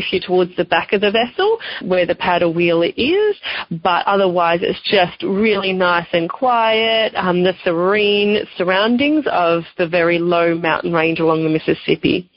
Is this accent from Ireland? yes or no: no; Australia; accent: Australian; as soon as I walked on board, everyone was like, oh, you sound Australian, where are you from, blah, blah, blah.